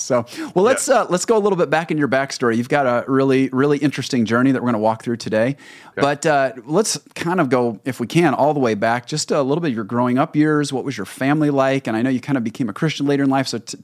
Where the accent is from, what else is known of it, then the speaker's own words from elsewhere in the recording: Indiana, United States; now in Michigan, United States; We were from Indiana, or we are from Indiana, so we were big Hoosiers growing up. And, you know, we're Michigan, here in Michigan